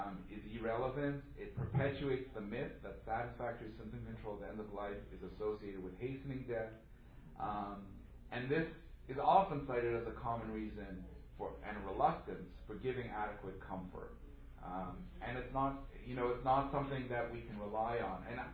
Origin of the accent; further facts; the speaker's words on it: South Africa; So as a South African, I think